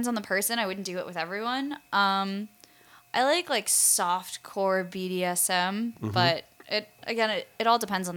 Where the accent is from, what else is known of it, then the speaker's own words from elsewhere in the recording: New York, United States; now in California, United States; I'm from New York. I pretty much picked up and left, and now I'm in California.